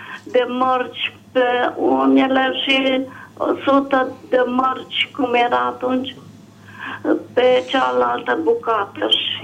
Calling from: Timișoara, Timiș County, Romania; din Timișoara.

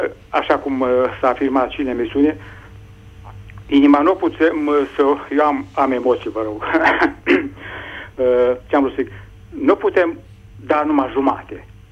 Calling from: Aiud, Alba County, Romania; vă sunt din Aiud.

